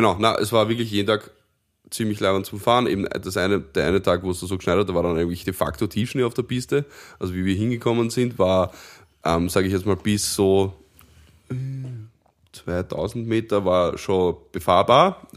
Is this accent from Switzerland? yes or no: no; Vienna, Austria; Auch wenn man durchaus als Wiener gerne die Frage bekommt, ob man denn Skifahren kann.